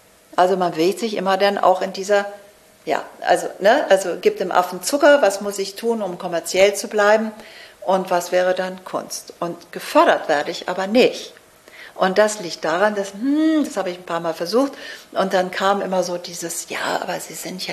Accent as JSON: {"language": "German", "region": "Hamburg", "country": "Germany", "tie": "born or raised there", "said": "ich bin Ostfriesin. Ich bin in Hamburg aufgewachsen, ich bin echt eine Dern."}